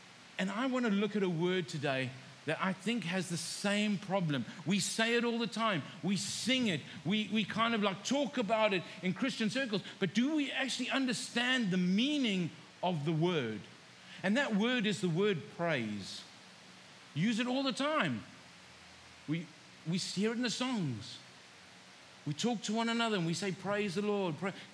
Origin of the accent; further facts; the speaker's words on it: South Africa; So I come from South Africa. Now, if I said chips, what would you guys think of?